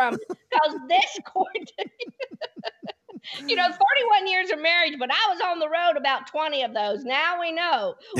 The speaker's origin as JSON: {"language": "English", "town": "Nashville", "region": "Tennessee", "country": "United States", "tie": "born or raised there", "said": "even though I grew up in Nashville."}